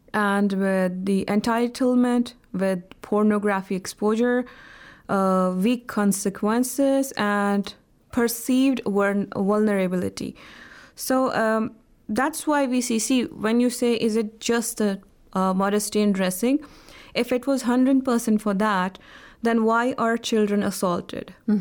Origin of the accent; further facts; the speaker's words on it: Jammu and Kashmir, India; I am actually from Indian administrated Kashmir